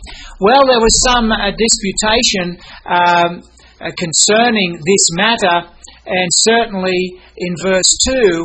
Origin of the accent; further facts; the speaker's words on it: Australia; as we Australian might say